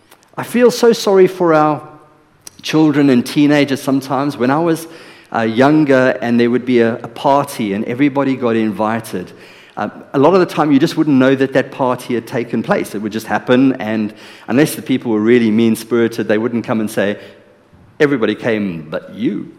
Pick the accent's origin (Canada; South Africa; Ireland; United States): South Africa; English is a second language; I'm still learning English. I'm South African. I'll get there one day.